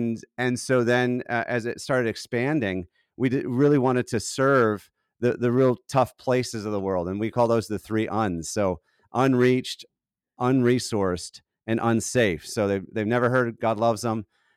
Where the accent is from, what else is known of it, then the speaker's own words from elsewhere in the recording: Alaska, United States; also born or lived in Minnesota; I'm from Alaska originally and then Minnesota most of my life, so I've been doomed to the cold most of my life.